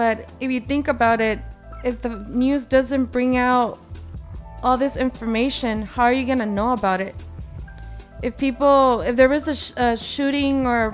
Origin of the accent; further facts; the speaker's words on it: Torrance, California, United States; Well, I was not raised in Wilmington, but I was raised in Torrance, and not the nice area of Torrance. I was always surrounded by gang violence as well.